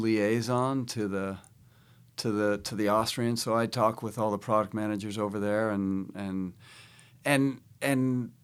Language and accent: English; Seattle, Washington, United States; now in Ketchum, United States; I grew up in Seattle. I've been in Ketchum, Idaho for 25 years, so Sun Valley.